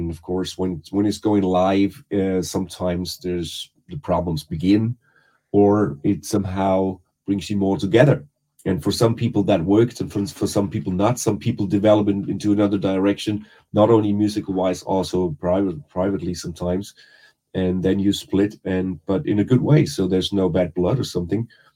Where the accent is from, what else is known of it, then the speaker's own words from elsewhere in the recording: Essling, Vienna, Austria; And then I was singing in the alleys of Essling in my hometown